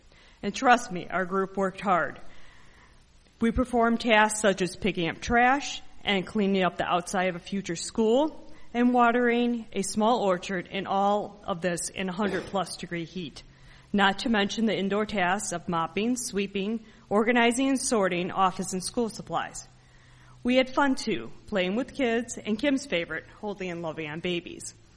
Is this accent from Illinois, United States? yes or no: yes; Chicago, Illinois, United States; I'm from Chicago, I'm a nurse, I've worked with people of all different ethnicities